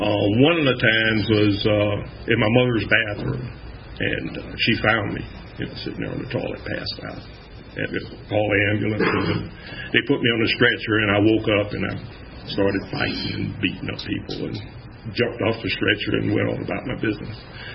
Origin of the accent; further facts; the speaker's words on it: West Palm Beach, Florida, United States; also born or lived in Jacksonville / Miami; See, I was in Jacksonville, Florida then. And then we moved down to Miami. And, oh, originally I'm from West Palm Beach, Florida.